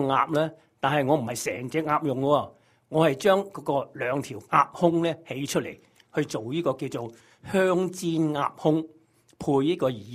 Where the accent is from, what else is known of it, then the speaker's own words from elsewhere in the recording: China; 唔同我哋中国人咧个把口咁叻嘅